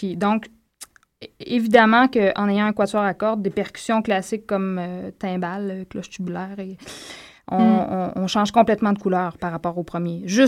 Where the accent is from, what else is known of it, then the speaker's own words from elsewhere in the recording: Boucherville, Quebec, Canada; also born or lived in Longueuil / Rimouski; je suis native de Longueuil. J'ai passé mon enfant. À Boucherville. Là, fait que je viens pas de là-bas, mais mes parents viennent du Bas-Saint-Laurent. Donc, il y a une attache là. Puis j'ai fait tout mon secondaire à Rimouski.